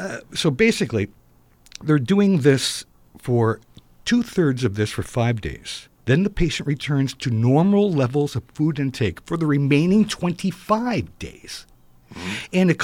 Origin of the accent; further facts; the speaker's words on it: California, United States; I grew up in Southern California back before people ruined it.